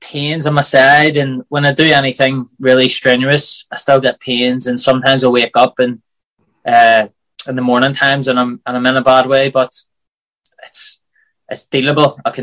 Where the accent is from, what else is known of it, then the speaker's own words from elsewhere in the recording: Belfast, Northern Ireland, United Kingdom; Belfast was mad. So it was, there was a lot of trouble and everything growing up.